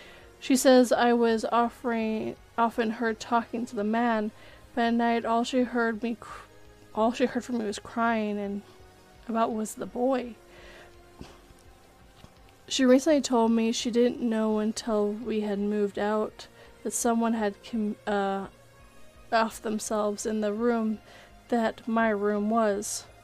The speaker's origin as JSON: {"language": "English", "region": "Montana", "country": "United States", "tie": "born or raised there", "said": "I grew up in Montana. The one I said first. Middle of nowhere between Paulson and Ronan."}